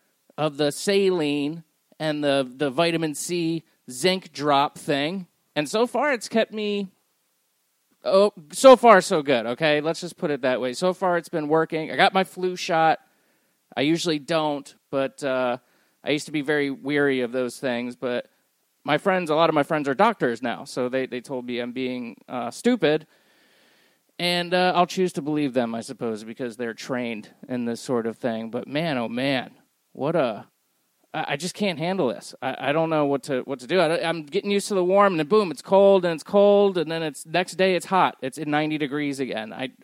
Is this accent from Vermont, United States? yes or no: no; Tampa, Florida, United States; And USF, my hometown team, I'm an alumni of that not the team.